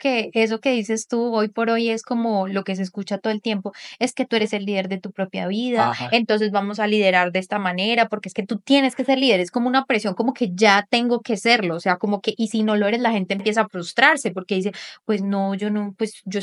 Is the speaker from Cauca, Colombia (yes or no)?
yes; Popayán, Cauca, Colombia; Pues yo soy de Popayán, entonces pues tengo otras palabras, pero no importa.